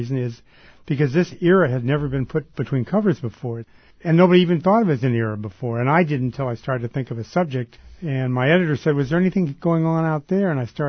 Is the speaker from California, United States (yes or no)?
yes; Oakland, California, United States; I used to hang out at the Hungry Eye when I'm from Oakland, and I went to school at San Jose State